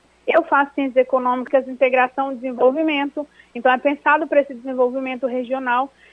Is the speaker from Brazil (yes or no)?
yes; Minas Gerais, Brazil; Eu sou de Minas Gerais, eu saí da UFMG para poder ir para a UNILA